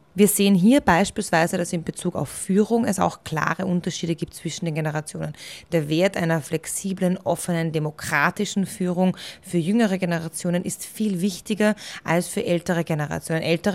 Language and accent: German; Austria; Dann haben wir diese Welle der Golden Handshakes gesehen, auch bei uns in Österreich